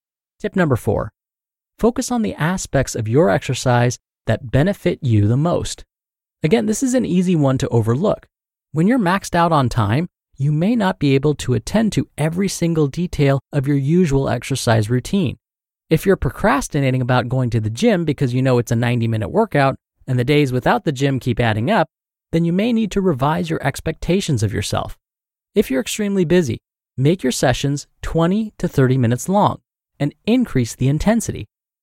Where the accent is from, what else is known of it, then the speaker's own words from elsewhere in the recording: Louisiana, United States; now in New Jersey, United States; Meanwhile, I'm from Louisiana, and I'm living over here in New Jersey